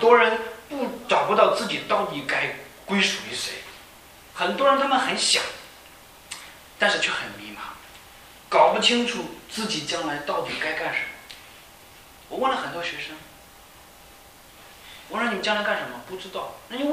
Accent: Henan, China; 比如说我是河南的，就经常出现河南在报纸上有些不好的事情

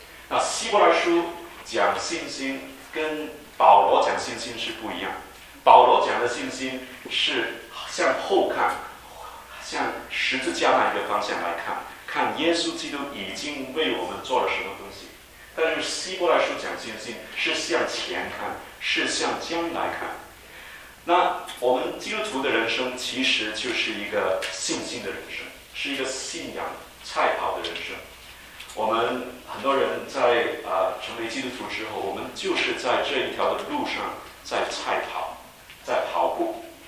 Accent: Hong Kong; moved away as an adult; also born or lived in Beijing, China; now in United States; 我是在北京出世，然后我就是6岁的时候去香港，所以我是在香港长大，我小学、中学是在香港。然后呢，我是来美国读大学的

